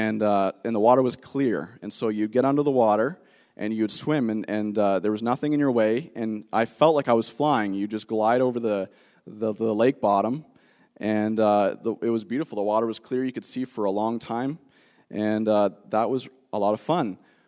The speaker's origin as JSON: {"language": "English", "town": "Meaford", "region": "Ontario", "country": "Canada", "tie": "born or raised there", "said": "When I was younger, I grew up in Meaford, and we lived near the high school, if you guys know Meaford at all, and down at the end of the road is Georgian Bay."}